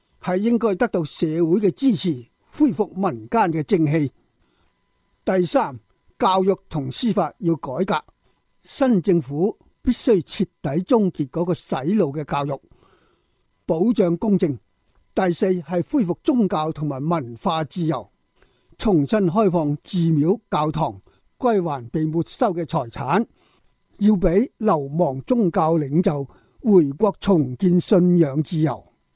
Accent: Hong Kong; 我们香港人

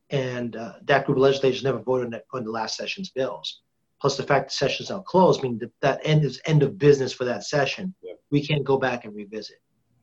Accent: Quincy, United States; Just because I'm from Quincy too doesn't mean

